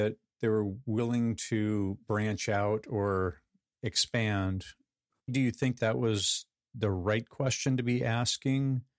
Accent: Arizona, United States; A kid of the 80s, but I grew up in Central Arizona. So there wasn't a lot of influence from outside of middle Arizona.

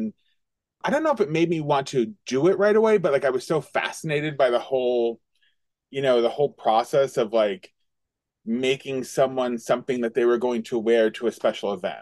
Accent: Westchester, New York, United States; growing up in Westchester, so you're in such close proximity to the city.

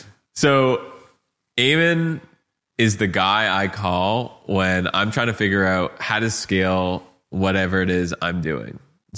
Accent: Canada; I'm Canadian.

